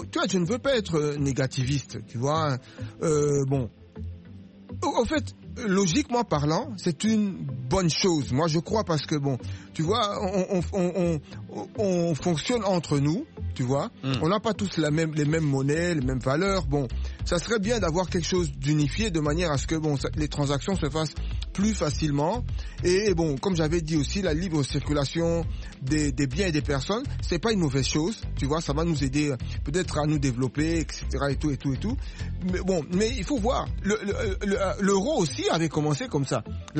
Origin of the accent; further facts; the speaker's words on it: United States; je suis américain, mais d'origine congolaise.